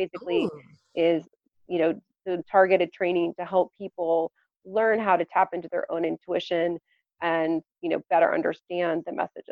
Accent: Lafayette, Colorado, United States; I was driving home from Denver to my hometown at the time of Lafayette, which is about 30, 35 minutes.

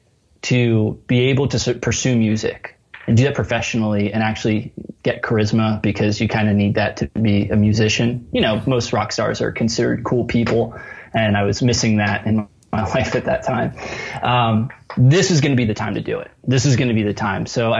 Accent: Reading, Pennsylvania, United States; when I was a kid, I grew up in Reading, Pennsylvania, and I was horribly shy.

